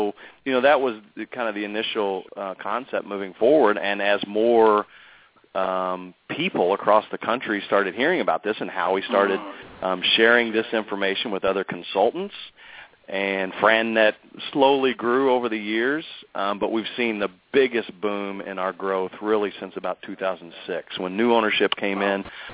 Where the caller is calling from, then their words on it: Louisville, Kentucky, United States; We are based in Louisville, Kentucky, so that's where I'm calling from.